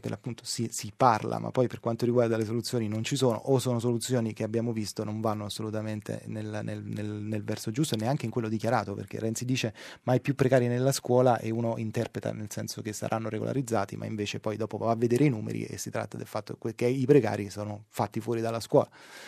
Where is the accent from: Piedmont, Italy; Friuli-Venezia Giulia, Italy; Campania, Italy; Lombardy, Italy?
Campania, Italy; Naples; Io sono napoletano e quindi particolarmente lo sento caro.